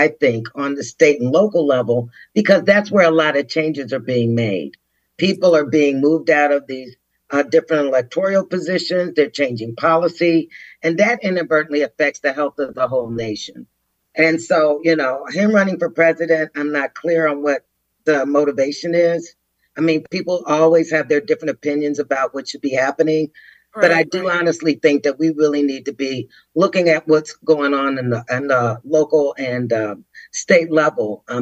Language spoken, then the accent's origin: English; Ohio, United States; now in Washington, United States; So I came here from the Midwest. I'm originally from Ohio.